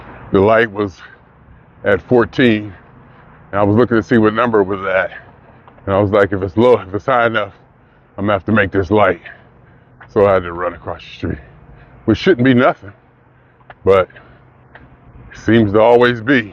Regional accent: Youngstown, Ohio, United States; now in Los Angeles, United States; You know, growing up in Youngstown, I knew I was gonna move as soon as I got a chance to get out of Youngstown. And I did. Happened

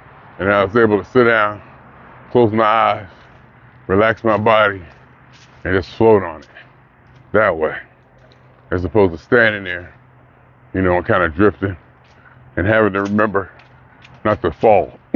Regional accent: Ohio, United States; I mean, I'm from Ohio, people. Not that, you know, being from Ohio is just that. I'm from a small town.

